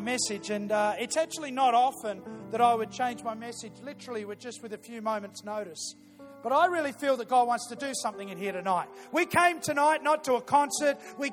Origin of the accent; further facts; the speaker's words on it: Melbourne, Victoria, Australia; even though I'm from Melbourne and that team was from Melbourne